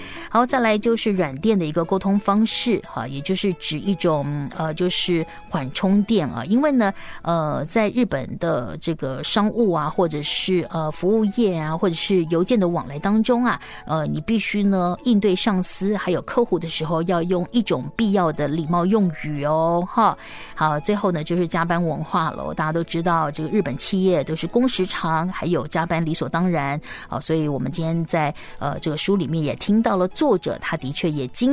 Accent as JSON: {"language": "Chinese", "country": "Taiwan", "said": "我们台湾人"}